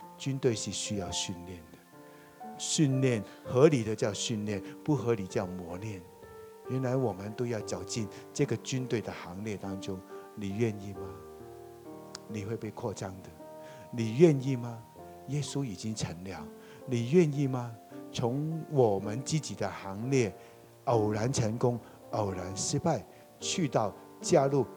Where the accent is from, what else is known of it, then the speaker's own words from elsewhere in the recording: Taiwan; 这群人后来他知道我们是台湾来的，怎么会有一群人从台湾来到这边爱以色列爱叙利亚